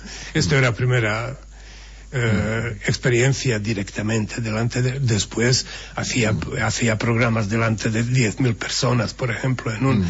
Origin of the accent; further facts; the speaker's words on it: Sarajevo, Federation of Bosnia and Herzegovina, Bosnia & Herzegovina; Spanish is a second language; se oía solo en Sarajevo, porque soy hijo de Sarajevo, del centro de Sarajevo